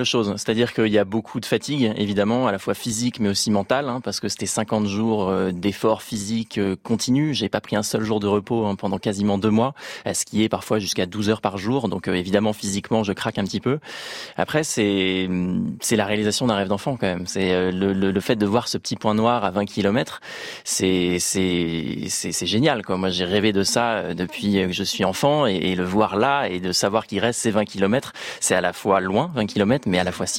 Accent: Rouen, Normandy, France; Et donc, on est parti de Rouen, en Normandie, parce qu'à l'origine, je suis de cette ville-là, en Normandie.

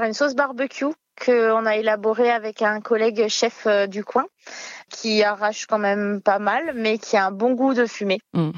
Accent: La Seyne-sur-Mer, Provence-Alpes-Côte d'Azur, France; J'ai grandi à Toulon, enfin La Seyne-sur-Mer, à côté de voisins qui étaient réunionnais.

